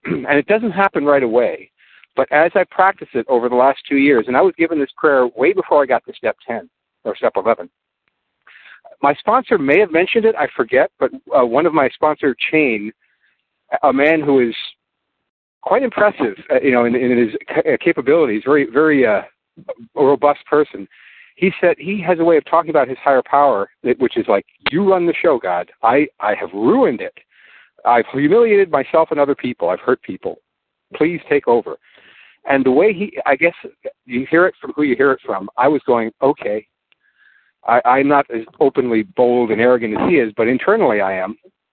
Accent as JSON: {"language": "English", "region": "California", "country": "United States", "said": "But I'm still Californian, so I go to this meeting."}